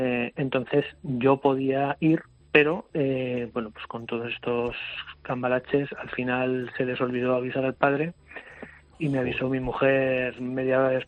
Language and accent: Spanish; Zaragoza, Aragon, Spain; De Zaragoza.